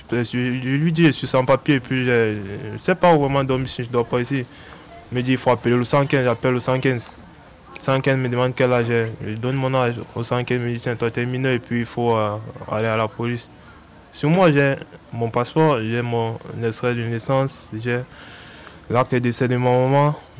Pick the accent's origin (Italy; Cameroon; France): Cameroon; je lui ai dit, je suis camerounais, puis je n'ai pas de papier, mais comment je fais pour avoir minimum un papier qui prouve que je suis camerounais?